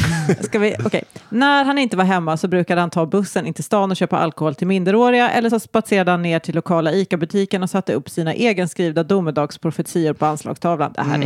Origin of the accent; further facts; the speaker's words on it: Karlshamn, Blekinge, Sweden; Tja, Karlshamn är min hemort.